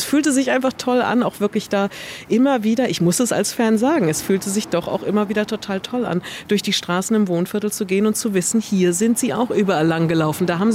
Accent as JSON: {"language": "German", "region": "East Germany", "country": "Germany", "said": "ich komme ja aus der DDR"}